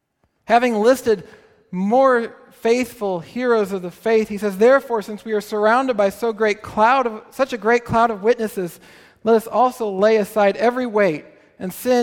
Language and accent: English; St. Charles, United States; But growing up in St. Charles, I remember always thinking they looked kind of interesting.